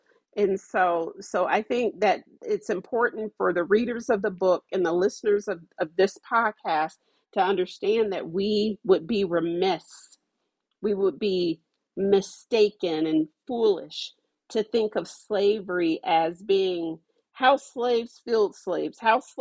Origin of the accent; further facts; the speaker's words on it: Ohio, United States; because, you know, I'm from Ohio, and a lot of the people in, you know, the Kentucky area